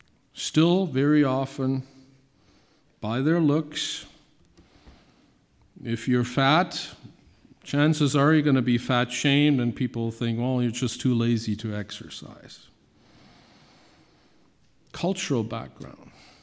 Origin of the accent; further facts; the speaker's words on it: Germany; I grew up in Germany